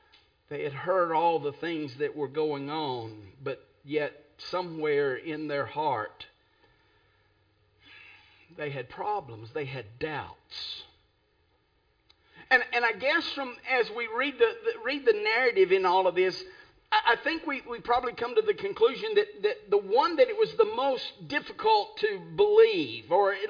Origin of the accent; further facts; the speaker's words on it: Texas, United States; born there; I mean, I was born in Texas. You can tell a Texan, but you can't tell him much.